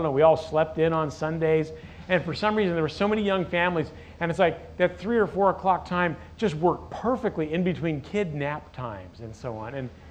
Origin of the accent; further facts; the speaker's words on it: Placentia, California, United States; I'm from, I guess, Los Angeles, if you want to get real specific. I'm from Placentia in North Orange County, 20 minutes from Disneyland is the marker.